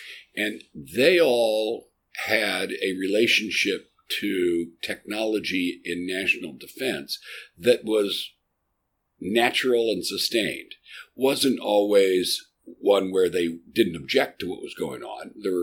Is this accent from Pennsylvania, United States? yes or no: yes; Philadelphia, Pennsylvania, United States; the one little biographical note I'll add is that I'm from Philadelphia.